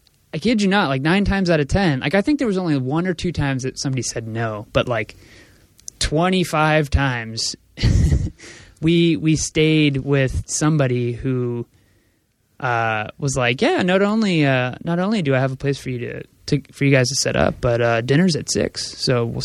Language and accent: English; California, United States; Like, hey, we're from California. We're touring New York.